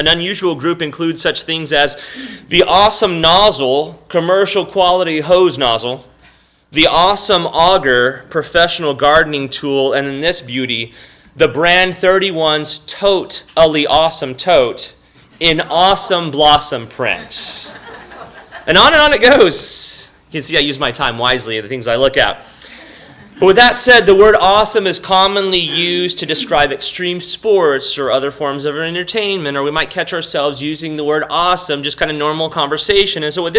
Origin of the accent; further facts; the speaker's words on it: Texas, United States; I grew up in South Texas, and you know, you have carne guisada.